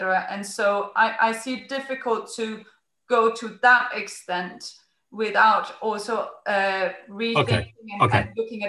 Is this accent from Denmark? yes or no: yes; Denmark; English is a second language; I'm from Denmark, it's the same case there.